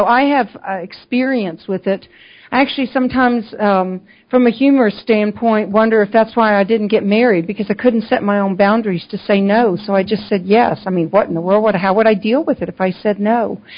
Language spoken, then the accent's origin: English; the South, United States; I am from the South, so sometimes I say things a little funny.